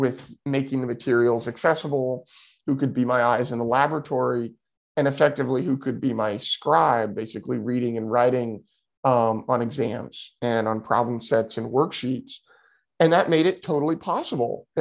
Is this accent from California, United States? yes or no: yes; California, United States; born there; I was born totally blind in Sonoma County of California, which is just north of San Francisco.